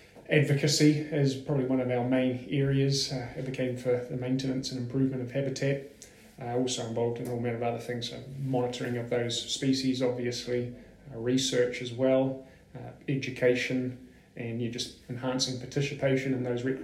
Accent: Auckland, New Zealand; now in Invercargill, New Zealand; Not born and bred, literally from Auckland in the North Island of New Zealand.

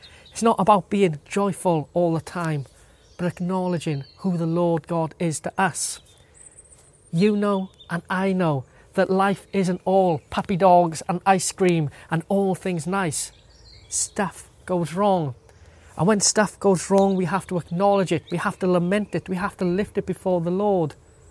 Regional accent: Wales, United Kingdom; And I confess mine was marked as Welsh.

